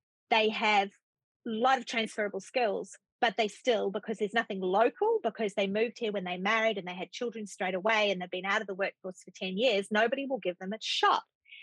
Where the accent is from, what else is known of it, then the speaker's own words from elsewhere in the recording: New Zealand; And I'm a New Zealander